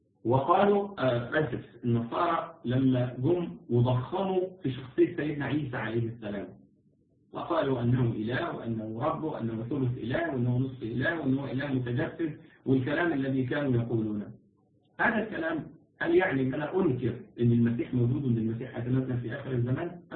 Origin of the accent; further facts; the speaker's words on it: Egypt; تعرفين يعني الشبكه عندنا في مصر هنا